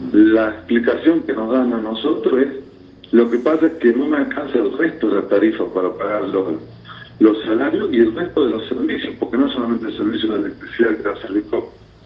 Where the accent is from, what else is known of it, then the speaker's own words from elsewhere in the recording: Tucumán, Argentina; Yo soy tucumano, yo circunstancialmente cumplí la función del gobierno, yo sé lo que es estar, ser del interior del país